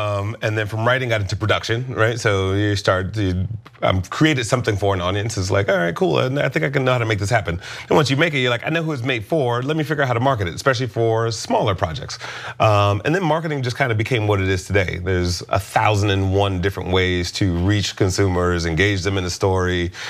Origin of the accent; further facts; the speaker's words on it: Detroit, Michigan, United States; I grew up in Detroit.